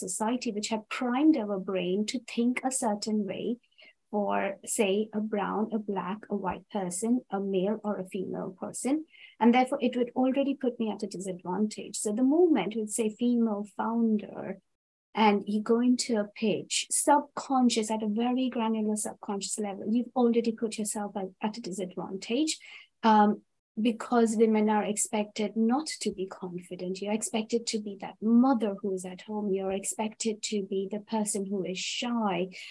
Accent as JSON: {"language": "English", "country": "India", "tie": "born or raised there", "said": "I grew up in India"}